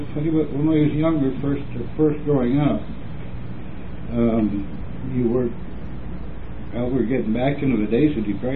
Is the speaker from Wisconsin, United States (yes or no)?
yes; Reedstown, Wisconsin, United States; born there; I was born in Reedstown, Wisconsin, Vernon County, Reedstown, Wisconsin.